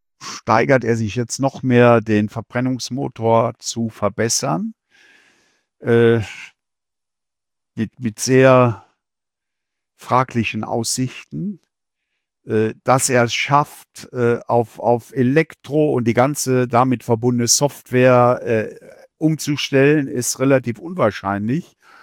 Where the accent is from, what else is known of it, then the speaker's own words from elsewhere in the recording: Germany; Ich komme ja aus der Eifel, einem ländlichen Gebiet, früher das Sibirien Preußens.